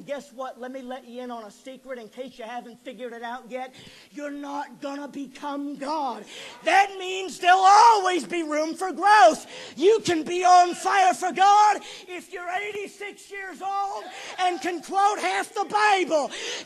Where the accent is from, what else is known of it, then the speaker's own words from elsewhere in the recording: Oregon, United States; also born or lived in California / New Hampshire; I've been here 3 years now. I was born in California, raised in Oregon, lived in New Hampshire, and I pride myself on the fact that I don't have a southern accent